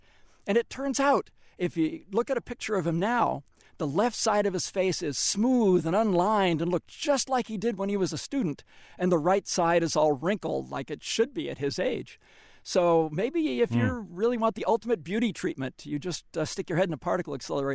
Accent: San Francisco, California, United States; So, for example, I'm from San Francisco

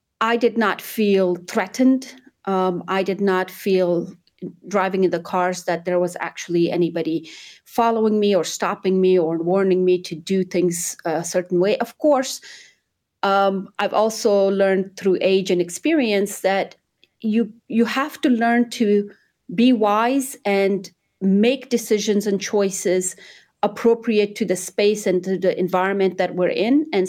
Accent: Kandahar, Afghanistan; moved away as an adult; now in United States; from the minute I landed back in Kabul and I traveled to Kandahar, which is my hometown, and back to the US, the whole trip lasted about 20 days.

